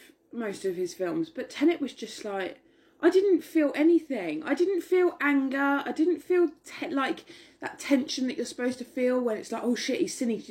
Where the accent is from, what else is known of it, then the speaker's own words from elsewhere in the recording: United Kingdom; I think the problem is, as British people, we're not particularly passionate, are we, when it comes to war?